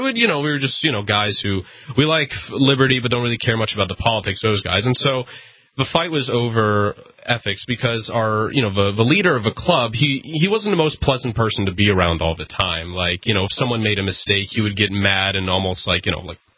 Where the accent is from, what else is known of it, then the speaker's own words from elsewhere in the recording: Pennsylvania, United States; born there; also born or lived in New Hampshire; No, I was born in Pennsylvania to a Canadian mother, and I lived in many different parts of the country until finally coming to New Hampshire for high school.